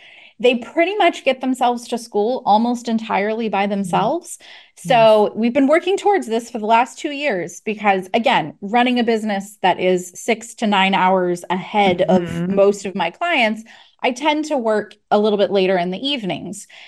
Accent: United States; moved away as an adult; And as an American, my first thought was, oh my goodness, like what is happening here?

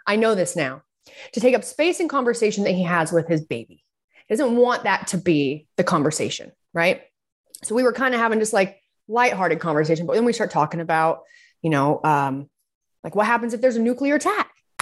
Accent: Utah, United States; I always assumed we had a lot of food storage, you know, growing up in Utah.

